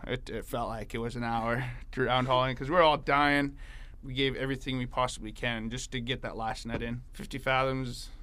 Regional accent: Dillingham, Alaska, United States; I was born and raised here in Dillingham.

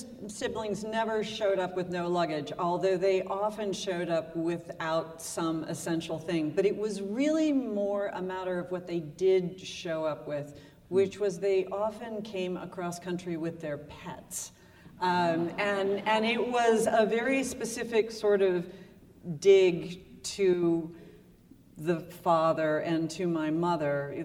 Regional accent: Tennessee, United States; also born or lived in California; So I was probably seven when my mother and stepfather got married. We moved to Tennessee from California because my mother had divorced my father

